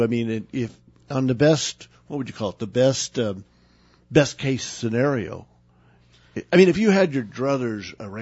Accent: Oklahoma, United States; When I was growing up in Oklahoma, which was a few years ago.

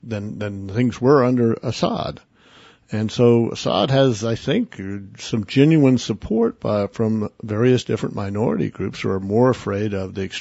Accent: Oklahoma, United States; when I was growing up in Oklahoma, the fundamentalists, the really hardcore fundamentalists, were really sort of apolitical

